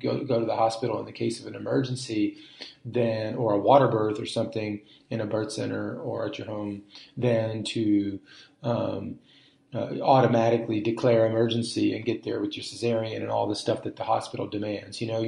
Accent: United States; So I'm American, but, you know, it's just been a while since I've been here

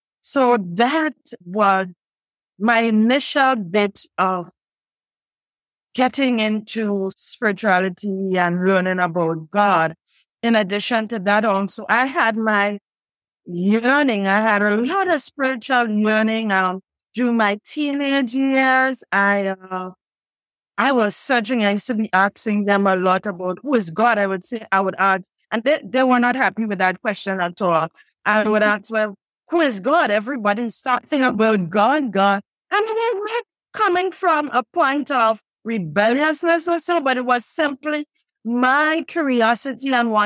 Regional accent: Grenada; now in Trinidad and Tobago; presently I am in the beautiful Caribbean island of Trinidad and Tobago, but I am originally from Grenada, which is another beautiful, pure Caribbean island.

